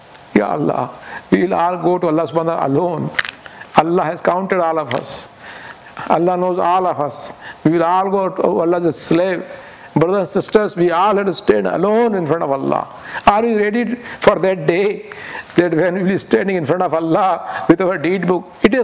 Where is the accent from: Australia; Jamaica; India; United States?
India; You know, I'm from India.